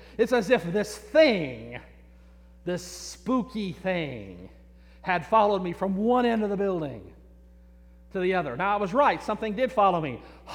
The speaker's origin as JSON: {"language": "English", "region": "Texas", "country": "United States", "said": "I'm from Texas. It doesn't get cold here, or less not that cold here."}